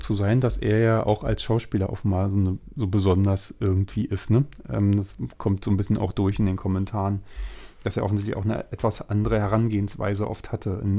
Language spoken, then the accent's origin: German; East Germany, Germany; ich komme ja aus dem Osten.